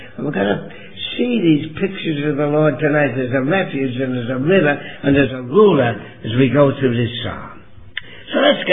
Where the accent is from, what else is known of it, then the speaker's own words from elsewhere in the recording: England, United Kingdom; You know, I grew up in England, and I've just come back from London.